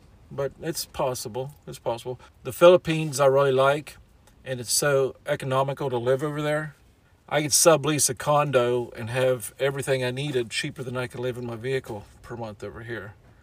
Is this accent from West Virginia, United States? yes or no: yes; West Virginia, United States; I'm from West Virginia originally, but I've lived in several different states, and I've lived out of the country also.